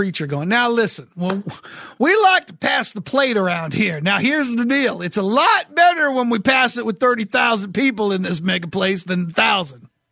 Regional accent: New England, United States; Now, listen, I grew up in New England. I did some work in Boston, and I know the people in South Boston.

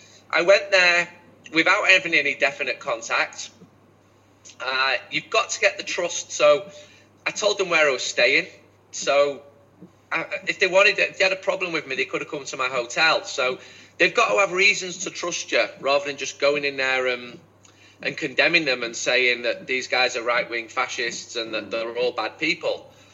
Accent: Manchester, North West England, United Kingdom; I'm from Manchester. I know fan culture. I've done a fanzine since being 15.

